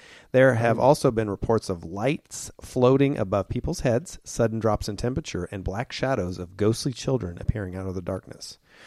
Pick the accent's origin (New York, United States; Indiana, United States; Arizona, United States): Indiana, United States; Kokomo; Kokomo, my hometown, mm-hmm. here in Indiana